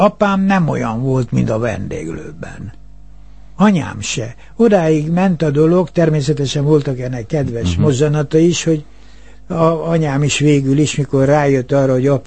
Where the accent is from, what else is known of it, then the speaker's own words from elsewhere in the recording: Rákosfalva, Budapest, Hungary; Rákosfalván születtem, én az itt volt a Budapest határában, Rákosi réteg, ugye Kőbányával összekötött Zugló, egy gyönyörű vidék, és ott volt ilyen kisvárosi tiszta hangulat